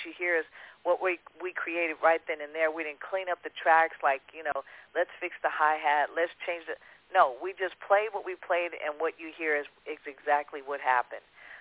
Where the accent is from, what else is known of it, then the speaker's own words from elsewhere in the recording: California, United States; we're all from the Bay Area, born and raised